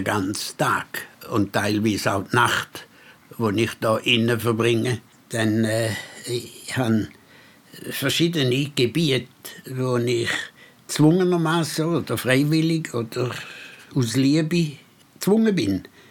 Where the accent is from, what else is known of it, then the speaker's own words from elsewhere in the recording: Wald, Zurich, Switzerland; Ich bin im Wald aufgewachsen, alle Schulen habe ich dort gemacht.